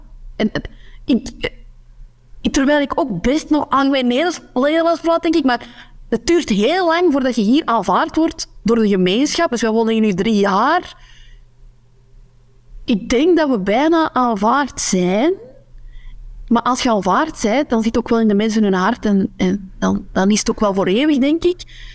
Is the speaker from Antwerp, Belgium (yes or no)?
yes; Antwerp, Belgium; accent: Kempish; now in West Flanders, Belgium; ik woon nu zelf in West-Vlaanderen, al 3 jaar. En dat is echt... Ik spreek mijn Kempisch accent. Maar de Kempen, de Noorderkempen, ligt in de provincie Antwerpen.